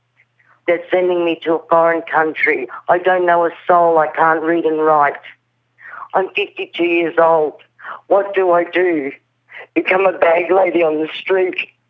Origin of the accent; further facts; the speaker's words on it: Australia; I don't speak the language. I was raised here as an Australian.